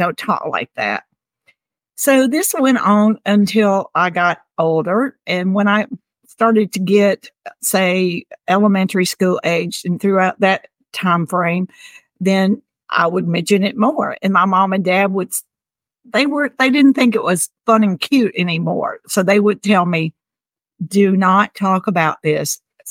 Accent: Tennessee, United States; I grew up in Tennessee, in the South, with pretty much a Bible Belt

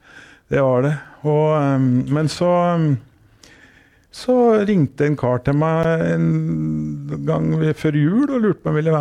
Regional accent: Ulefoss, Telemark, Norway; Jeg vokste opp på Ulefoss i Nome kommune.

